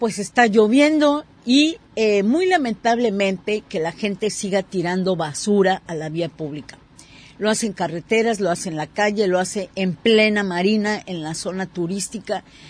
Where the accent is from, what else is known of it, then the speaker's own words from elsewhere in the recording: Mexico; que debemos de, pues como mexicanos, tomar en cuenta.